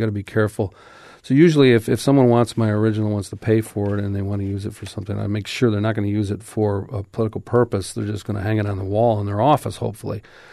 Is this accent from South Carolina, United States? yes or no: no; Binghamton, New York, United States; Well, I grew up in Binghamton, New York, but the little town of Main End, the boys' little league team won the world championship.